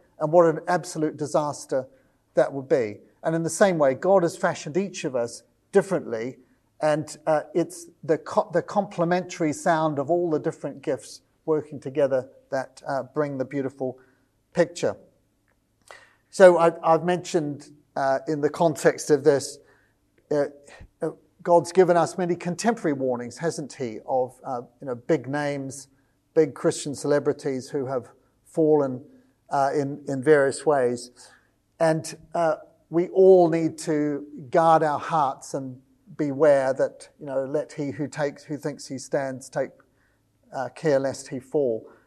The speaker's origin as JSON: {"language": "English", "country": "New Zealand", "said": "I'm a New Zealander, so you've got to forgive me for thinking about rugby"}